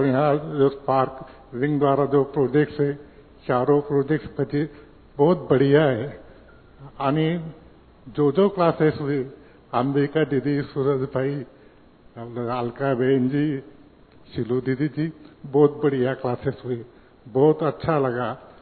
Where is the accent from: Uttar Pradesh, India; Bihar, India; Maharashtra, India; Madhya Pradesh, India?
Maharashtra, India; Jalgaon; हम जलगांव महाराष्ट्र से आए हैं।